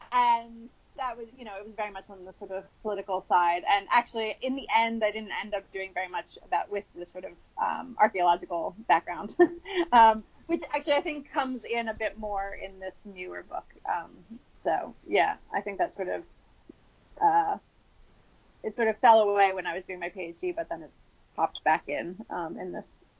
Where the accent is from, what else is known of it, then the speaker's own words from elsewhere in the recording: United States; I did undergrad in the U.S. I'm American